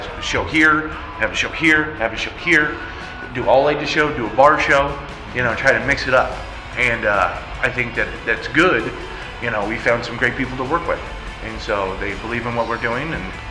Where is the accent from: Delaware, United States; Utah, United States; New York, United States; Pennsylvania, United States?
Utah, United States; Salt Lake City; I grew up here in Salt Lake, mm-hmm. and then I moved away, and then I came back 3 years ago